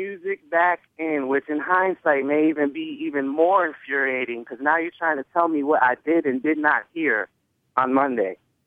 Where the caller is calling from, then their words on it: Chicago, Illinois, United States; Hey, guys. … in Chicago.